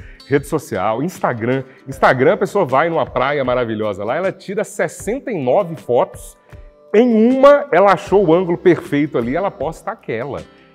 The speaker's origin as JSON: {"language": "Portuguese", "town": "Serranópolis", "region": "Goiás", "country": "Brazil", "tie": "born or raised there", "said": "Antigamente, quando eu era criança, adolescente, lá em Serranópolis, eu ouvia uma rádio que era extraordinária"}